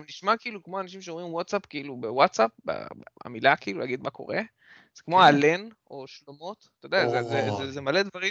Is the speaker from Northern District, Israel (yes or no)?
yes; Northern District, Israel; אני במקור מהצפון, אני יודע שזה משהו שקורה